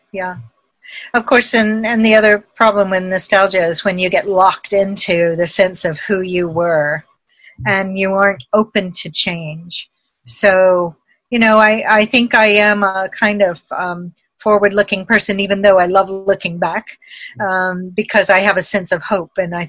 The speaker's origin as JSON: {"language": "English", "region": "the South", "country": "United States", "tie": "born or raised there", "said": "growing up in the South and sort of the really funny stories from my childhood."}